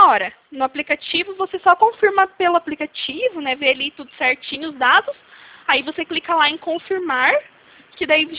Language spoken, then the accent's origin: Portuguese; Guarapuava, Paraná, Brazil; Sou de Guarapuava, isso.